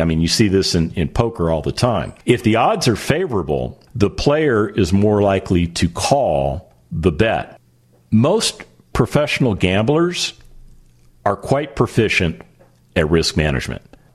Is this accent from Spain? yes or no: no; Las Vegas, Nevada, United States; But one of the things that I learned growing up in Las Vegas was that the gambling industry is not built on winners.